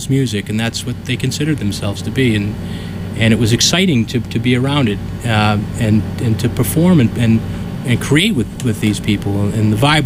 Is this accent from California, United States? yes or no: no; Boston, Massachusetts, United States; I'm from Boston, but I got to meet a lot of the musicians in Chicago at that benefit